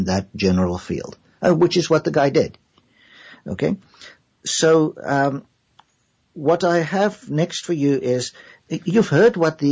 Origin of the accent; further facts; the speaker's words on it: South Africa; the one thing that strikes you as a South African pretty much immediately is there's a very big Zulu component